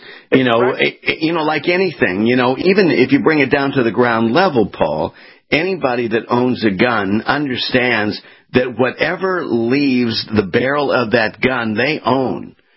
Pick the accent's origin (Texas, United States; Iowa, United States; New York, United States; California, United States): California, United States; Hey, I grew up in Southern California.